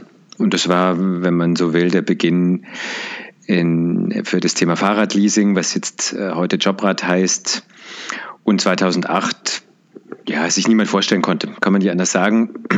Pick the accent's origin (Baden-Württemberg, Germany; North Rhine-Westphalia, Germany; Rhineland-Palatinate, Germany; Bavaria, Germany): Baden-Württemberg, Germany; Freiburg; also born or lived in Netherlands; Ich bin in Freiburg groß geworden